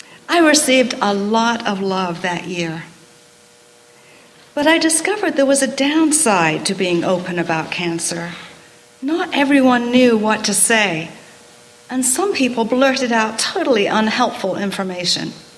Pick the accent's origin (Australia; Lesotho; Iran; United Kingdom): United Kingdom; England; moved away as an adult; now in United States; Growing up in England in the 50s, I never heard the word cancer mentioned.